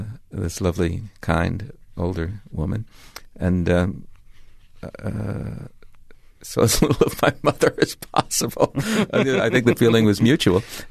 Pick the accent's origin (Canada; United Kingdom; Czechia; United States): Czechia; accent: Czech; and apparently I did have a thick Czech accent, which is, it was sort of a amusing to my folks to a point.